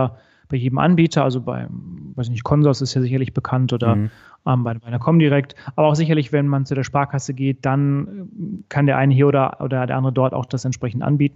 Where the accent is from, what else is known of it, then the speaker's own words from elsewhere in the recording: Recklinghausen, North Rhine-Westphalia, Germany; born there; moved away as an adult; now in Frankfurt, Germany; Bin gebürtig aus dem Ruhrgebiet, also im Recklinghausen geboren, zwischen Dortmund und Bochum, wenn man so möchte.